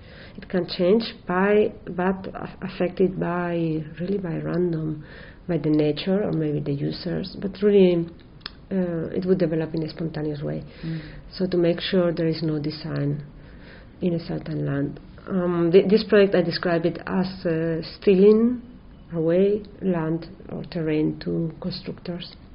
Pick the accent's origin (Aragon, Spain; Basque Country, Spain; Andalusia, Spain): Aragon, Spain; Zaragoza; English is a second language; one in Zaragoza, in my hometown.